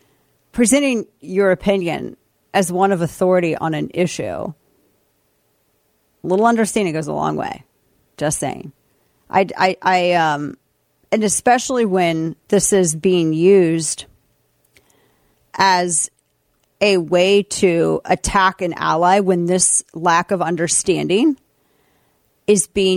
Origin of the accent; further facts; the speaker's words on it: St. Louis, Missouri, United States; I mean, we in my hometown of St. Louis, we have a huge Bosnian population.